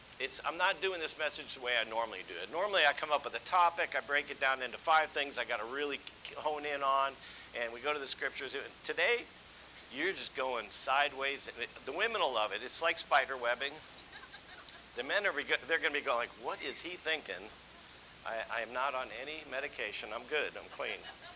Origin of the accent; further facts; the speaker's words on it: United States; Well, we grew up in America, and we're completely different than the Middle Eastern mentality.